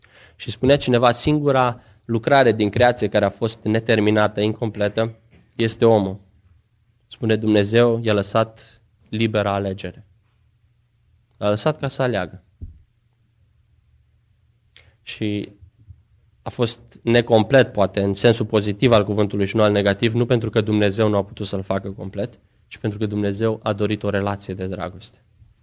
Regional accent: Romania; Noi venim din România și în România, cel puțin la țară, fiecare are câte o poreclă, nu?

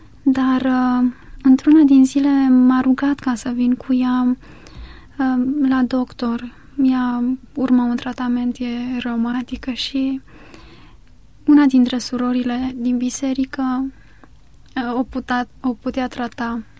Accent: Constanța, Constanța County, Romania; vin din Constanța și vin dintr-o familie de oameni foarte dragi mie

